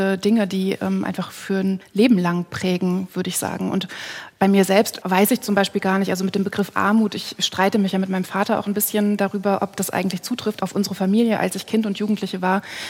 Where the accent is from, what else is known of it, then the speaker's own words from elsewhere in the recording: Lower Saxony, Germany; In Niedersachsen, oder? Genau. Im Nirgendwo.